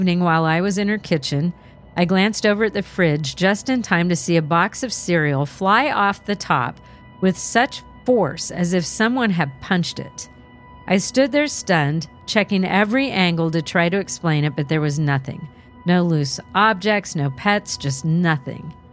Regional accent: Shorewood, Wisconsin, United States; I grew up in Shorewood, a small town on the northeast coast of Milwaukee, Wisconsin.

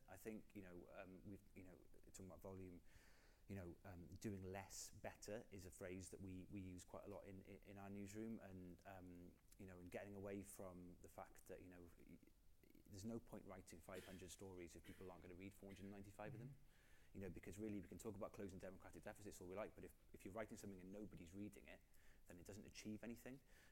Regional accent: Wales, United Kingdom; for me as a Welshman

